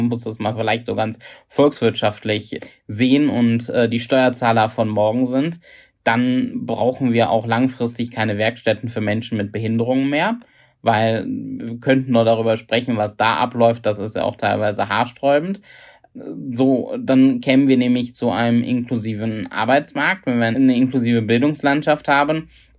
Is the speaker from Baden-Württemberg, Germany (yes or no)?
no; Essen, North Rhine-Westphalia, Germany; meine Heimatstadt Essen